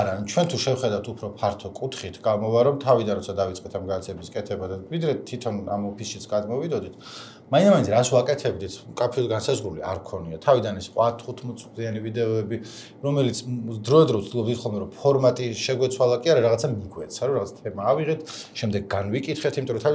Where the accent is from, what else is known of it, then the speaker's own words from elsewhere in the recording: Tbilisi, Georgia; ანუ მეც ხო ეგრე გავიზარდე რომ ჩვენთან აქ ვერაზე გარაჟების სახურავზე რო აძრებოდის თუთის ხე იყო ჩაი სახლის გვერდზე